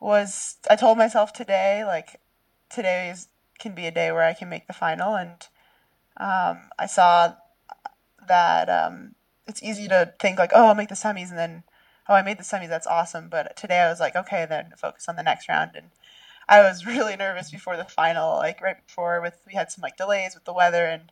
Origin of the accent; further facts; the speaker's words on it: Massachusetts, United States; Yeah, so I grew up outside of Boston on the West golf course ski track, and so we had a lot of rainy, icy, slushy, mixed weather skiing days there.